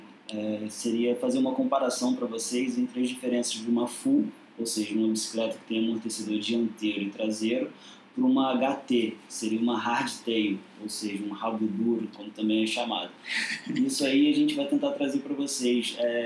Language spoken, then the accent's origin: Portuguese; Nova Friburgo, Rio de Janeiro, Brazil; Eu sou de Nova Friburgo e comecei a participar de algumas provas mais clássicas.